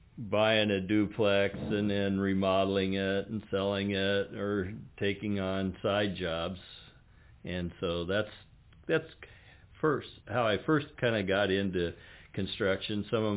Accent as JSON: {"language": "English", "town": "Wichita", "region": "Kansas", "country": "United States", "tie": "born or raised there", "said": "I grew up in Wichita, Kansas. My dad worked for Boeing."}